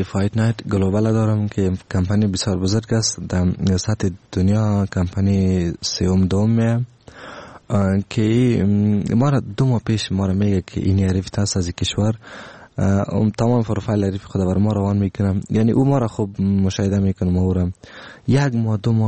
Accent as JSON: {"language": "Persian", "country": "Afghanistan", "said": "ایره تنها برای تمام دنیا خود نشان میدم که ما افغان هستم"}